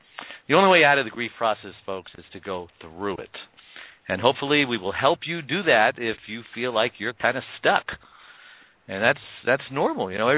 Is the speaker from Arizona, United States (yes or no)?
no; Brooklyn, New York, United States; Okay, that's a terrible New York accent, I know, and I'm from Brooklyn, so I'm ashamed.